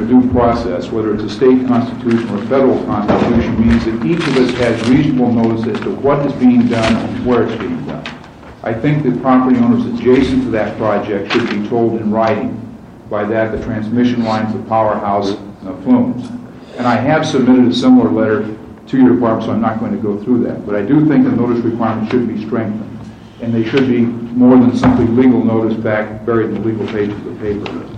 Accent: Oregon, United States; also born or lived in California; I did, too, when I was raised in the Willamette Valley.

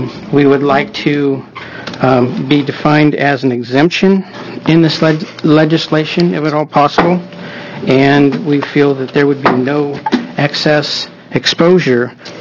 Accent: Medford, United States; I'm from Medford

